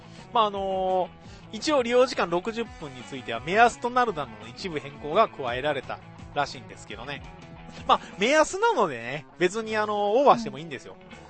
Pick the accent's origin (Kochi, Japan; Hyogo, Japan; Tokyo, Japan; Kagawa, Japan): Kagawa, Japan; 私の地元香川県でですね、大変なことが起こりまして